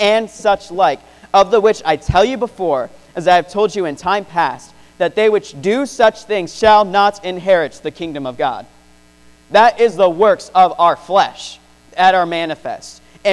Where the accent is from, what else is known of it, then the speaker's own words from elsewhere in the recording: United States; And I believe that because I'm an American.